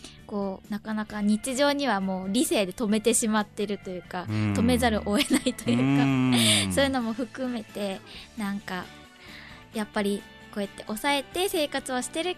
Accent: Fukui, Japan; now in Tokyo, Japan; 福井県から、出てきまして、今上京して3年4年くらいかな、

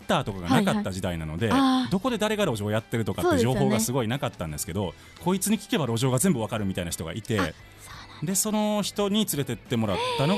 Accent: Kobe, Hyogo, Japan; 僕も神戸の出身でして、

